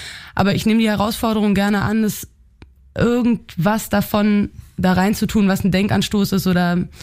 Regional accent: Berlin, Germany; born there; Ja, also ich bin in Berlin geboren und jetzt seit, 10 Jahren mit meiner eigenen Musik aktiv

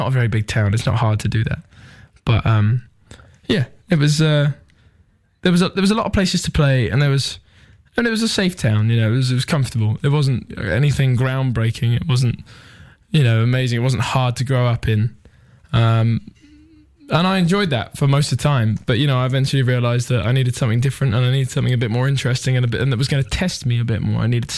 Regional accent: England, United Kingdom; I like my home country as much as anything else.

